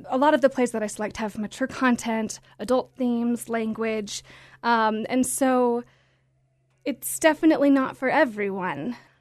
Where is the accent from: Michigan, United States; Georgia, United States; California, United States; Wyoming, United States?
Wyoming, United States; Laramie; So I was born and raised in Laramie. I grew up here, and I always enjoyed theater from a very young age.